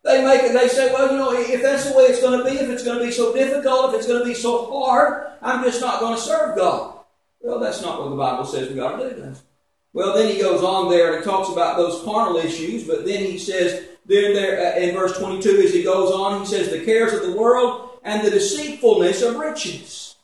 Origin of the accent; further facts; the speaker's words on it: Beaumont, Texas, United States; When I was growing up in Beaumont, there was a lady that was down the street